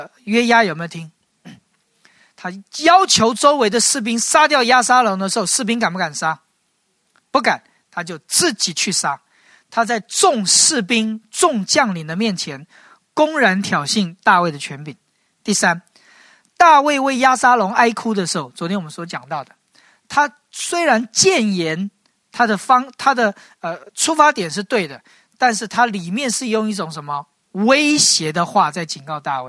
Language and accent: Chinese; China; 哎呀，这就是我们中国人常说的一个成语，叫做口蜜腹剑啊